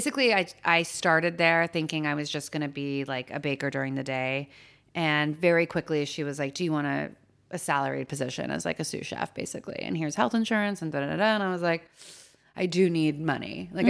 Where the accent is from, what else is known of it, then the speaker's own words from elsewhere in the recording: California, United States; moved away as an adult; now in New York, United States; I grew up in California. I worked in LA. I worked in San Francisco. I was 24. I was like, I'm going to move to New York for 3 months